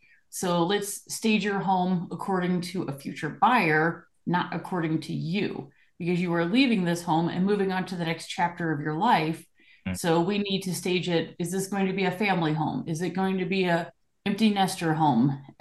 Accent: St. Louis, Missouri, United States; now in Colorado Springs, United States; third generation, and now I'm in Colorado Springs, but originally I'm from St. Louis.

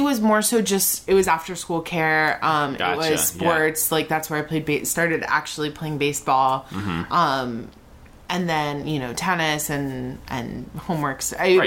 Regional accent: Miami, Florida, United States; I knew a ton of Jews in my town who I'm from Miami. It's not a town.

